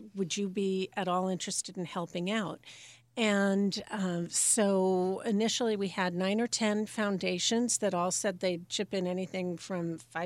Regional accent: Seattle, Washington, United States; And I'm from Seattle, and my mother said

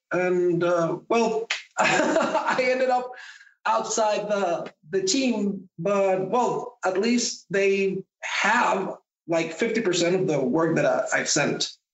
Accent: Puerto La Cruz, Anzoátegui, Venezuela; now in Caracas, Venezuela; Around 9 years ago, I moved to Caracas. I'm from Puerto La Cruz. That's like a coast city here in Venezuela.

